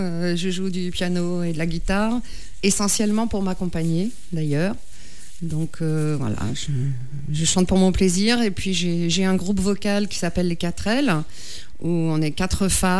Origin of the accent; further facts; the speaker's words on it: Paris, Île-de-France, France; born there; Oui, je suis née à Paris.